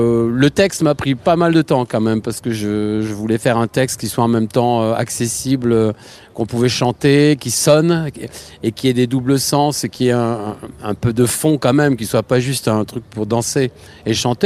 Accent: Grand Est, France; Je suis alsacien, donc je viens souvent.

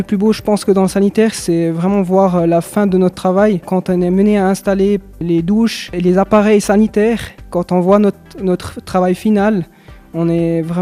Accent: Biel/Bienne, Bern, Switzerland; j'ai 26 ans et je suis de Bienne.

